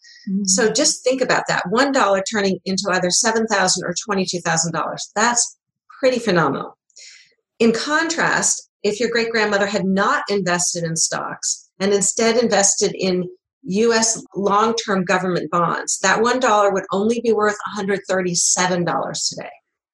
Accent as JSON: {"language": "English", "country": "United States", "said": "so I'm from the United States, so that's the perspective I have"}